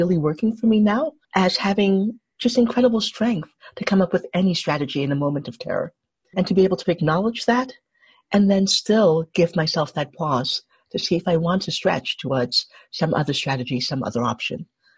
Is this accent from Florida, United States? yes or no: no; New York City, New York, United States; So when I grew up in Harlem, many of these conditions were my experience.